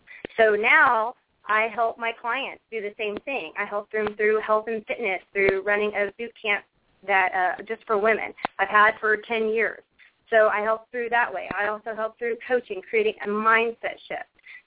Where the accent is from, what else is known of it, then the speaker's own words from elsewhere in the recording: Dallas, Texas, United States; Yes, I grew up in the Dallas area, and my whole life I battled with self-esteem and weight issues.